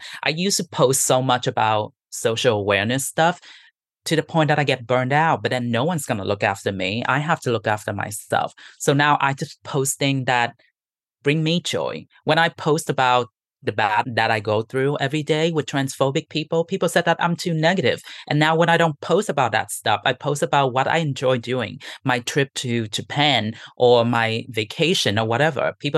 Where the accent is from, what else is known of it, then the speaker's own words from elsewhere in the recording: Vietnam; I grew up in Vietnam in a household biracial. Like my dad is Chinese, my mom is Vietnamese